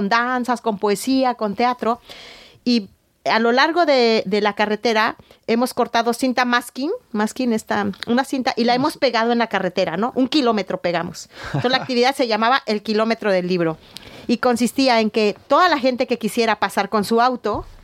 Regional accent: Mexico; los mexicanos somos como muy creativos en ese sentido

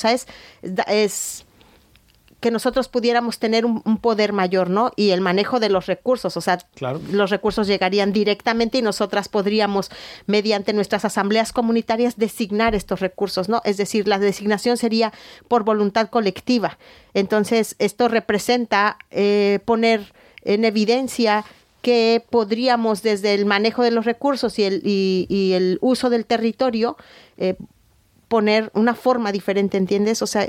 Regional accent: Mexico; los mexicanos somos como muy creativos en ese sentido

